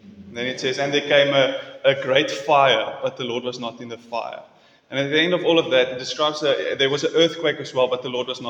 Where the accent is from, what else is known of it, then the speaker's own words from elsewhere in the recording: Stellenbosch, Western Cape, South Africa; I'm from Stellenbosch, and I serve there under Henry, who is leading the church.